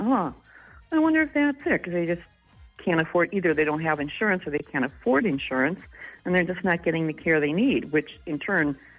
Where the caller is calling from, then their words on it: Whitehall, Wisconsin, United States; From Whitehall. Good morning.